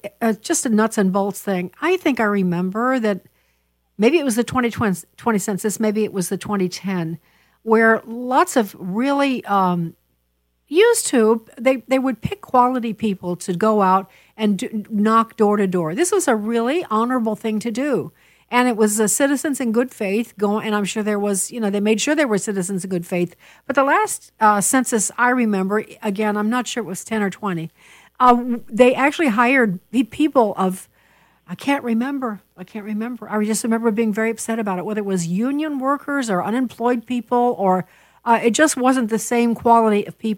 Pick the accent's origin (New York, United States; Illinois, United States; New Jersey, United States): Illinois, United States; I think of my home state of Illinois, who just seems desperately lost and cannot come back. And when I was growing up there, it was a strong, believe it or not, Republican state.